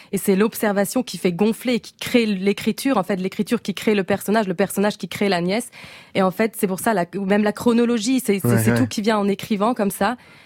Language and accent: French; Switzerland; en tant que Suisse, il faut dire que ce passage